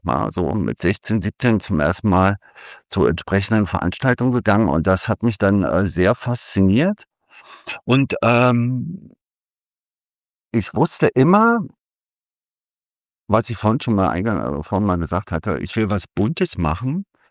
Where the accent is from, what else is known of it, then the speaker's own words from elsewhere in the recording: Berlin, Germany; also born or lived in Dresden; Ich bin eigentlich aus dem Prenzlauer Berg. Und in Dresden geboren, das wissen die meisten gar nicht, aber meine Eltern sind nach Berlin gezogen, da war ich noch kein Jahr. Also Berliner sozusagen, Prenzlauer Berg groß geworden.